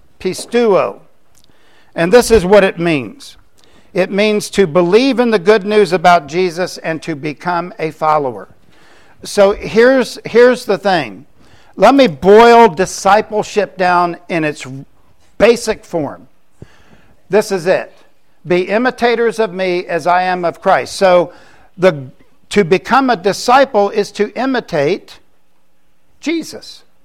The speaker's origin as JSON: {"language": "English", "region": "Florida", "country": "United States", "tie": "born or raised there", "said": "I'm not making fun of people in the South. I was raised in Florida, so y'all get over it."}